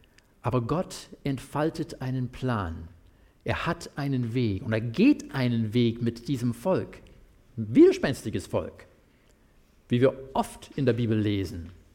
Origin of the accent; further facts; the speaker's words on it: United States; German is a second language; now in Germany; ihr wisst, ich komme aus dem Land der begrenzten Unmöglichkeiten